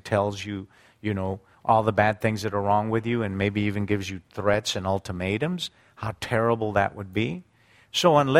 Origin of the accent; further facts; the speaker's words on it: United States; I didn't know, honestly, ladies and gentlemen, I didn't know that there were non-Christians in America, because we're Americans.